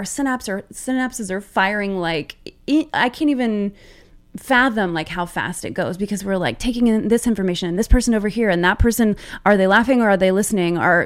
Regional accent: Oklahoma, United States; Growing up in Oklahoma and, like, having the desires that I had to, like, perform or do comedy

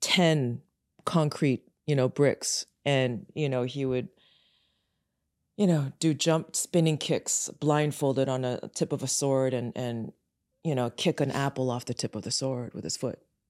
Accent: Kitchener, Ontario, Canada; also born or lived in Sudbury / Toronto; I was born in Canada, and I was born in a very small town called Sudbury, north of Toronto. Our family moved away from Sudbury to Kitchener, and I grew up in Kitchener up until grade 6, and then we moved to the suburbs of Toronto.

